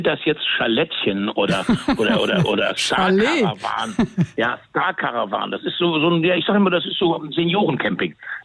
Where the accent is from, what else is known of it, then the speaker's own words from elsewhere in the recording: Bonn, North Rhine-Westphalia, Germany; Also ich komme aus Bonn